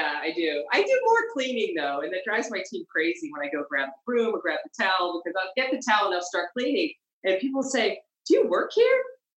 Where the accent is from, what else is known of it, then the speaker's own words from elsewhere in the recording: East Coast, United States; And, you know, we're all from East Coast and we love LA.